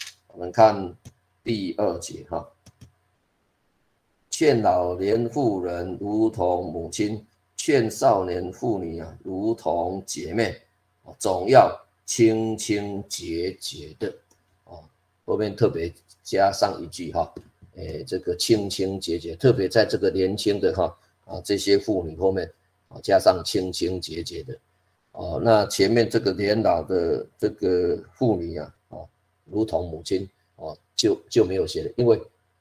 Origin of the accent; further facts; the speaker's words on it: China; 我们中国人大概啊，我们这个问安这个点个头嘛哈